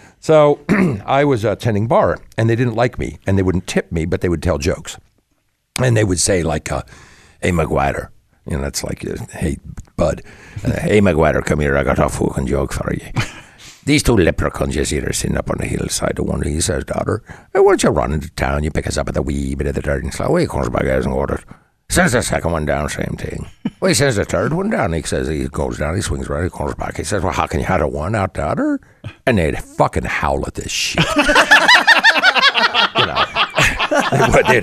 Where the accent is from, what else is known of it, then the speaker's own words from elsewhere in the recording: Ohio, United States; I'm like, well, fucking A, because I'm from Ohio, right?